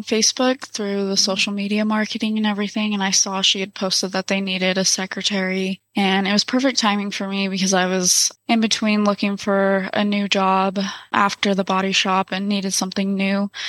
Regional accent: Lamar, Colorado, United States; So I was born in Lamar, Colorado. I was born and raised there. I come from a big family.

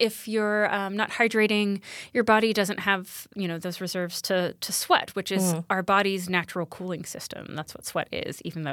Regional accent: Atlanta, Georgia, United States; now in New York, United States; I grew up in Atlanta and moved to New York 15 or so years ago. And summers now feel more like the summers I remember in Atlanta growing up

